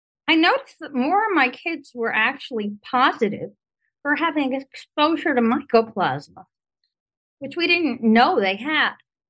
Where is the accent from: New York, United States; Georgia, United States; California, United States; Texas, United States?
New York, United States; Brooklyn; Oh, well, what the heck? I'm from Brooklyn. I don't remember any ticks.